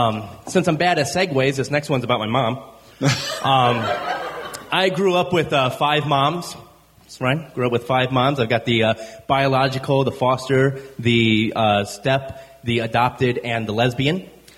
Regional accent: Akron, Ohio, United States; I'm from Akron, Ohio, originally. Rubber capital of the nation.

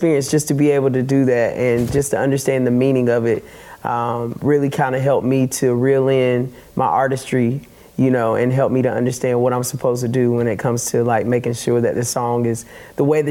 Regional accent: North Carolina, United States; I'm originally from North Carolina.

